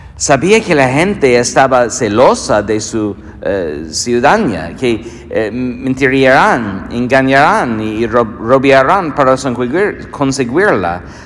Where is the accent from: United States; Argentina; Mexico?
United States; Iowa; born there; also born or lived in Ireland; Nací aquí, en Iowa, así que la ciudadanía fue fácil para empezar. Pero cuando fui a la universidad, tuve la oportunidad de volver a la ciudad de Irlanda, de donde eran mis abuelos y donde todavía tenía mi familia.